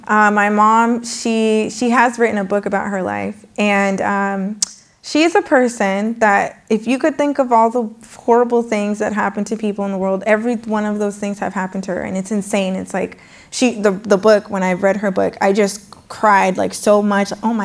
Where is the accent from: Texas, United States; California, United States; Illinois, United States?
California, United States; And that's how I ended up growing up in Silicon Valley.